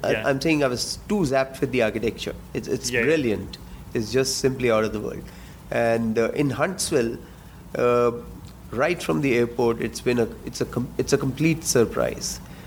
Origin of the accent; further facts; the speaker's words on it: Delhi, India; I'm from Delhi, India.